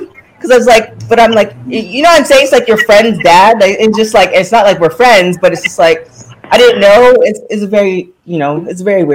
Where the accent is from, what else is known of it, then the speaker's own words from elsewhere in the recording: Canada; We have a lot in common, so I'm also a Canadian girl.